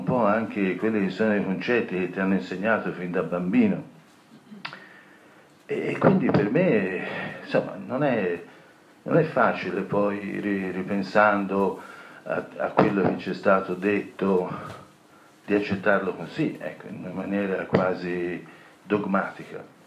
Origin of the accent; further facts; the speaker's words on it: Florence, Tuscany, Italy; vengo da Firenze.